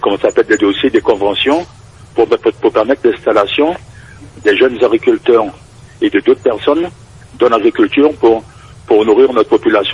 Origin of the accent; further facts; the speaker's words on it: French Guiana; en tant que Guyanais, se battre comme ça pour avancer dans son pays